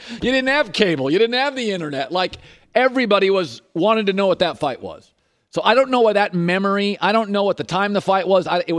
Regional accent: Pacific Northwest, United States; So I grew up in the Pacific Northwest.

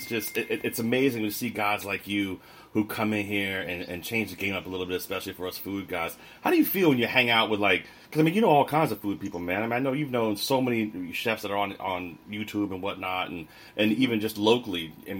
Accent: Virginia, United States; when I grew up in Virginia, you could rent it for the weekend, right?

